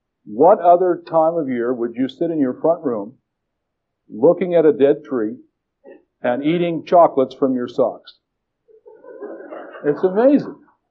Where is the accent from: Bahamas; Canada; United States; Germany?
Canada; Regina, Saskatchewan; born there; And I was born in Regina